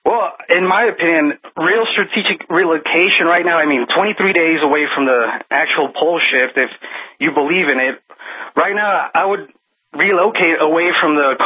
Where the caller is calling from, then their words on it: El Paso, Texas, United States; Hi, I'm calling from El Paso, Texas. I'm here, the epicenter of the drug war and Obama's Fast and Furious.